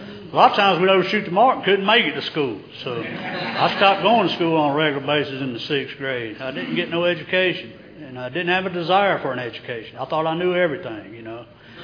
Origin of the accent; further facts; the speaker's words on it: Charlotte, North Carolina, United States; And where I grew up in Charlotte, it was easy to get something to drink. I grew up by some railroad tracks near downtown Charlotte.